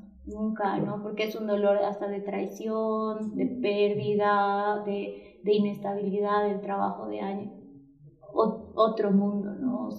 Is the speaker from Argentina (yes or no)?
yes; Argentina; moved away; mi mamá tenía, cuando nos vinimos de Argentina, varios trámites quedaron inconclusos.